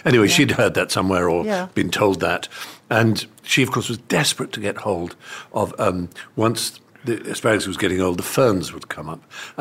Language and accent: English; East of England, United Kingdom; We grew up in Norfolk